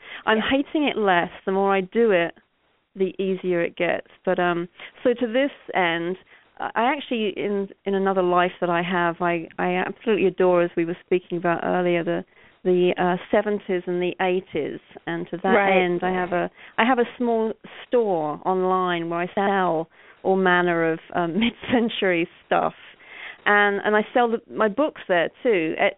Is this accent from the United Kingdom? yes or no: yes; London, United Kingdom; now in Virginia, United States; I'm a transplant from London. I live in Virginia now. I came over here in 1999.